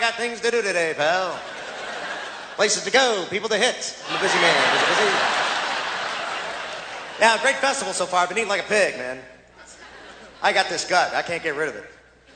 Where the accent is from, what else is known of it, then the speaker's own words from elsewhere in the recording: Cleveland, Ohio, United States; I'm from Cleveland, Ohio. Cold there in Cleveland. Freezing.